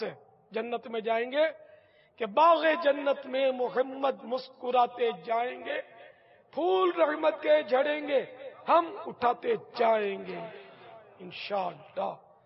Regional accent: Karachi, Sindh, Pakistan; born there; میں تو بڈھا ہو گیا, شروع سے میں تو دیکھتا رہا ہوں کہ میری تو پیدائش پاکستان کی ہے, کراچی میں باب المدینہ میں پیدا ہوا ہوں.

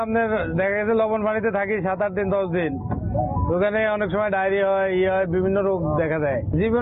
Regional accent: Lakshmipur, Chittagong Division, Bangladesh; বাড়ি লক্ষ্মীপুর

